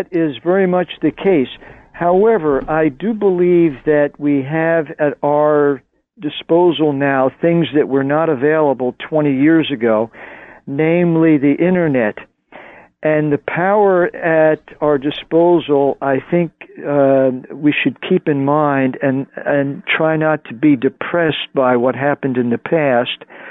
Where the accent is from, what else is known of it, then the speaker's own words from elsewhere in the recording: Newark, New Jersey, United States; born there; I was born on September the 18th, 1944, at 8:35 in the morning in Newark, New Jersey.